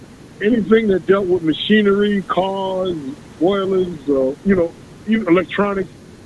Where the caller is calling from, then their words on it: Queens, New York, United States; from Jamaica, Queens.